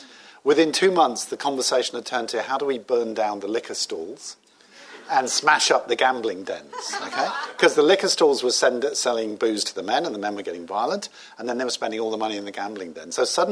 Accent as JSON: {"language": "English", "region": "England", "country": "United Kingdom", "said": "Obviously, as an Englishman, this goes against every fibre of my being"}